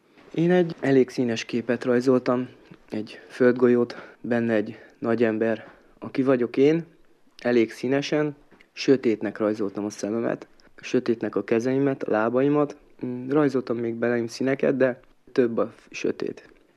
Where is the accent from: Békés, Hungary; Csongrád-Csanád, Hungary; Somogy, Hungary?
Csongrád-Csanád, Hungary; Szeged; born there; Szegeden születtem, 14 éves korom óta vagyok szenvedélybeteg, 25 éves leszek most.